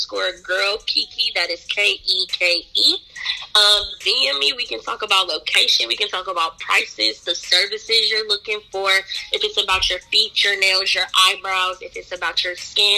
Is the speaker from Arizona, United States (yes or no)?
yes; Phoenix, Arizona, United States; I am from Arizona, Phoenix, to be exact.